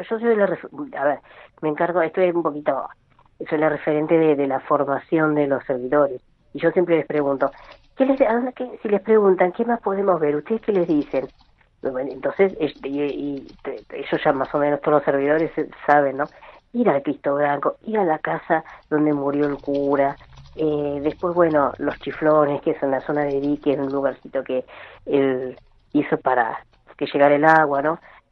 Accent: La Plata, Buenos Aires Province, Argentina; now in Mina Clavero, Argentina; soy de La Plata, Buenos Aires, pero hace más de 30 años que vivo acá en la zona. Que vivo en Mina Clavero

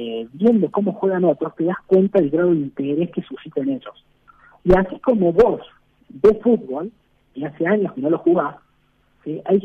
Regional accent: San Juan, Argentina; Yo soy de San Juan. Yo en San Juan jugaba con un Atari blanco y negro.

